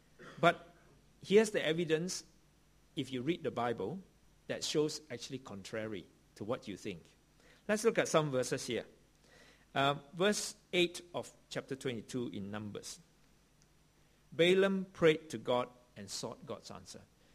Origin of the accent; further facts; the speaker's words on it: Malaysia; I come from Malaysia. And in the early years when I was in Malaysia